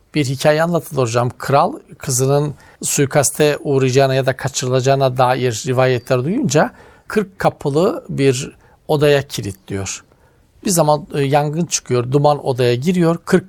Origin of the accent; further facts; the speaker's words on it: Black Sea Region, Turkey; Atma türkü dediğimiz olay mesela bizim Karadeniz'de aslında bir laf sokma türküdür sanatsal biçimde.